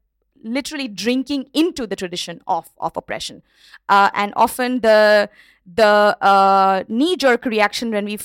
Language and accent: English; Kolkata, West Bengal, India; English is a second language; I grew up in Kolkata, which used to be known as Calcutta, and it is basically one night away from Darjeeling and one night away from Assam as well.